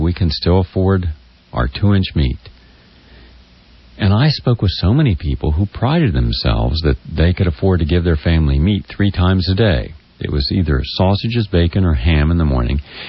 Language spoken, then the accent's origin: English; West Virginia, United States; That's the island that was right off where my hometown was, where Alexander Hamilton and Aaron Burr had their duel.